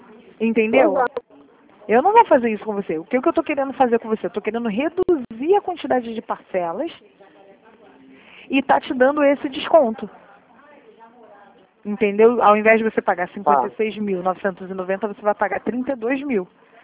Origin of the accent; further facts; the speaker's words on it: Rio de Janeiro, Brazil; Eu sou aqui da Taquara, Jacarepaguá.